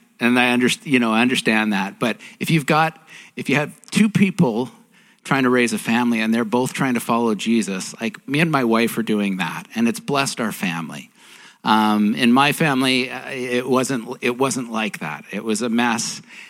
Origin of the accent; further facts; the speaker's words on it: White Rock, British Columbia, Canada; But I grew up here in White Rock, or South Surrey, whatever.